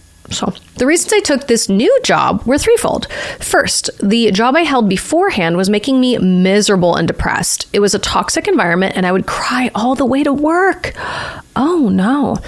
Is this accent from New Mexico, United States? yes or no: no; Minnesota, United States; now in California, United States; I'm also from Minnesota.